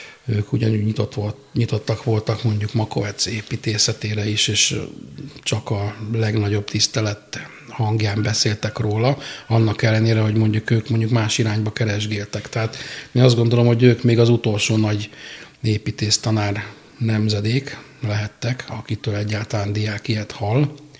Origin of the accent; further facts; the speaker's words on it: Budapest, Hungary; born there; Budapesten születtem